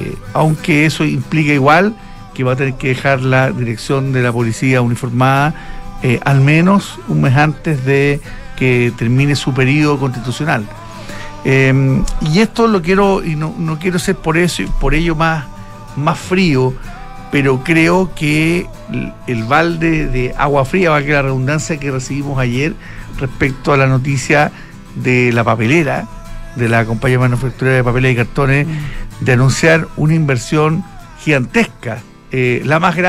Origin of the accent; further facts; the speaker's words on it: Chile; nos alegre como chilenos